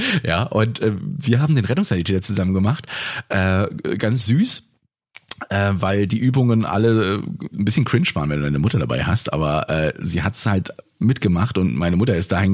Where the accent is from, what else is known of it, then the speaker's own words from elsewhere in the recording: Bavaria, Germany; Und ich bin ja auch in Franken aufgewachsen, 11 Jahre.